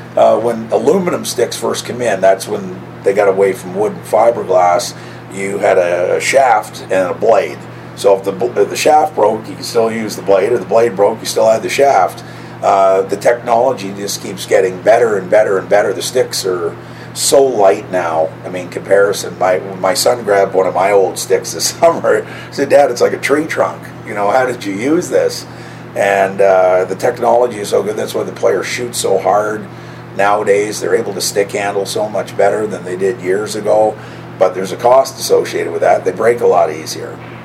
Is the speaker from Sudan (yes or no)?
no; Canada; now in United States; in my case, a Canadian living in the United States